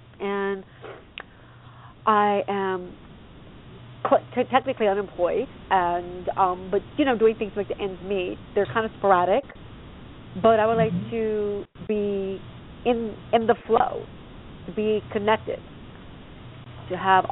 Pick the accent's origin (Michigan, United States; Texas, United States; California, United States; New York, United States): California, United States; I'm from California.